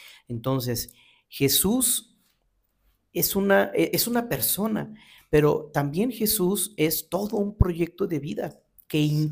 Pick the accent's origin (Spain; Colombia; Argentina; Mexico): Mexico; Ya también como mexicanos tenemos también esta tradición del meme y todo